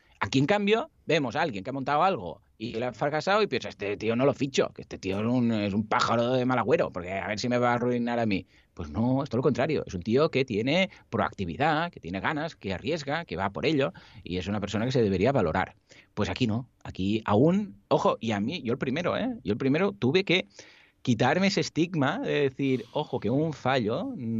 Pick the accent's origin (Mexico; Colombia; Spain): Spain; Mataró, Catalonia; Yo soy de Mataró y aquí nos llaman los testarudos o los capgrossos, que es aquí en catalán